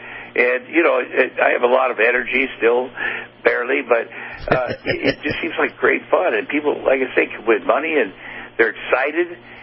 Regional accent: Ottumwa, Iowa, United States; Well, you know, I dreamed. I grew up in Ottumwa, Iowa.

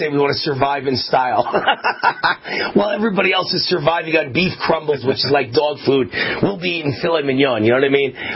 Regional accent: United States; because I am a American Jew, and I do love Israel.

